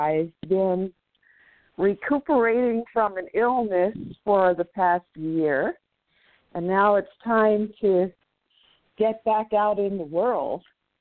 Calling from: Newport Beach, California, United States; calling from Newport Beach.

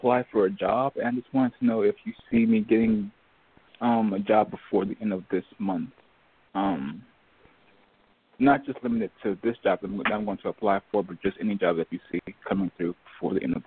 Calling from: Texas, United States; I'm calling from Texas.

